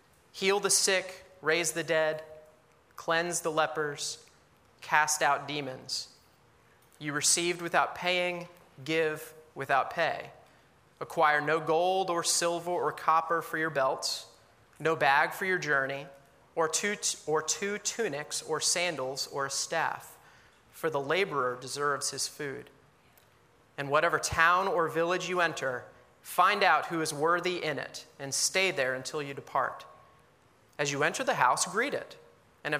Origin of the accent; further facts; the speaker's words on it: Pennsylvania, United States; I grew up in Pennsylvania. Might be another way to describe me.